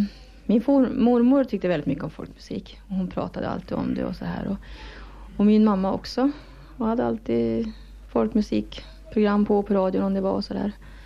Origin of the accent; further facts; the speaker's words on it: Alunda, Uppsala County, Sweden; Jag började spela i kommunala musikskolan när jag var 10. Hemma i Alunda i Uppland.